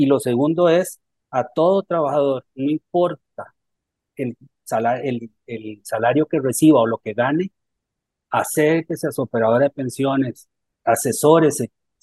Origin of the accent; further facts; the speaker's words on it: Costa Rica; como costarricense, como trabajador